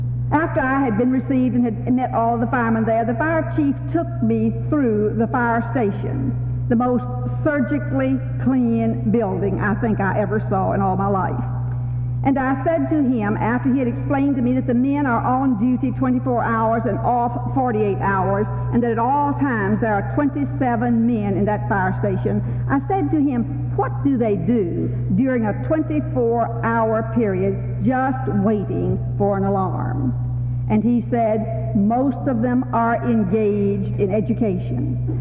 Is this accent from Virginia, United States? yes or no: yes; Virginia, United States; you my background, where I came from, how long I've been away from it. And since she's mentioned that I came from Virginia